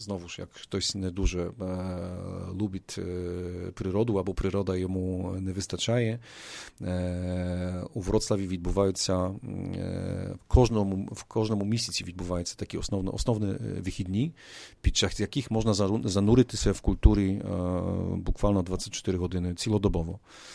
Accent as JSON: {"language": "Ukrainian", "region": "Lesser Poland", "country": "Poland", "tie": "born or raised there", "second_language": "Ukrainian", "said": "я особисто родом з Малопольщі, коли я повертаюся додому"}